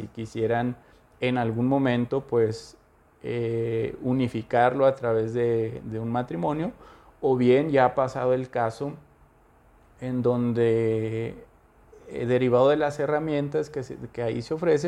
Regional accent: Villa Juárez, Mexico; yo crecí allá en Villa Juárez, me tocó ser cholo de allá.

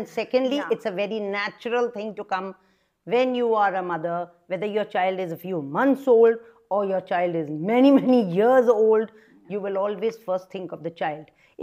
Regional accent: Kolkata, West Bengal, India; I'm from Calcutta. I played basketball there.

